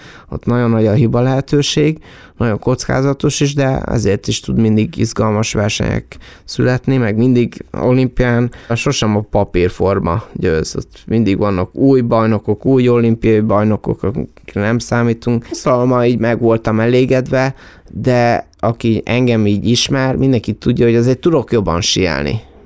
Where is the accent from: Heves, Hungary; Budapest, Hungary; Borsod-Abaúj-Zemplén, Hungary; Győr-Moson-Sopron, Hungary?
Borsod-Abaúj-Zemplén, Hungary; Miskolc; nagyon örülök, hogy miskolci vagyok, miskolci lehetek